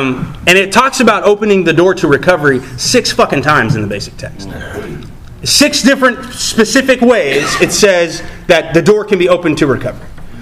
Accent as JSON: {"language": "English", "town": "Tulsa", "region": "Oklahoma", "country": "United States", "said": "I was in Kansas City and I met someone there, and I told them that I was from Tulsa"}